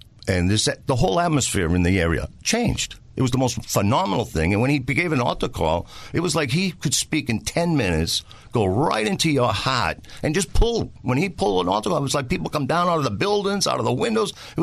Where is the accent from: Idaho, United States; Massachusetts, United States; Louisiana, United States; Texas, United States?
Massachusetts, United States; West Newton; also born or lived in Dorchester; I was born in West Newton. I grew up there.